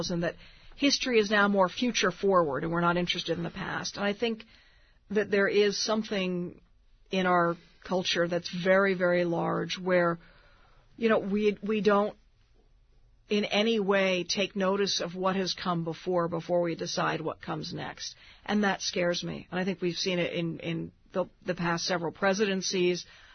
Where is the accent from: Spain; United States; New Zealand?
United States; Washington, District of Columbia; I grew up in Washington, D.C., and Nixon was sort of the first president of my conscious life, and I grew up in a very liberal family, and we were perpetually marching on Washington